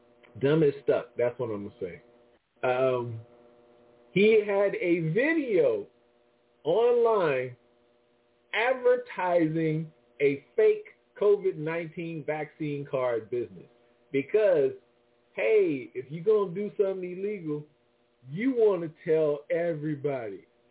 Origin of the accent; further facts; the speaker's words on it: Michigan, United States; hey, I grew up in Michigan. I drank that water.